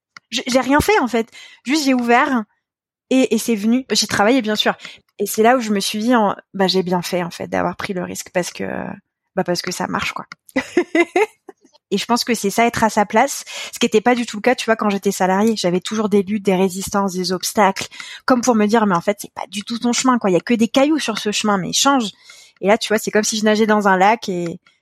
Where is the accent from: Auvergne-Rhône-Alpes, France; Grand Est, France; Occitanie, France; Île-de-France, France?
Île-de-France, France; j'ai toujours grandi en région parisienne, dans le 91. Et en fait, j'ai pas vraiment bougé de là. Donc je suis très attachée à cette région parisienne.